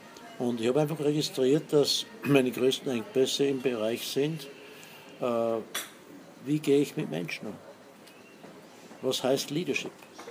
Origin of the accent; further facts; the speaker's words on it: Upper Austria, Austria; Wo ich aufgewachsen bin, ja.